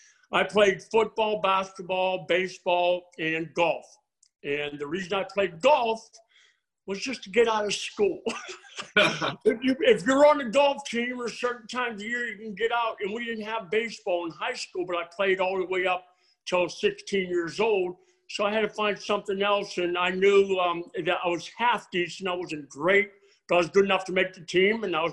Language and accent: English; Pennsylvania, United States; Well, where I'm from, you're either a Pitt fan or a Penn State fan. Growing up in Pennsylvania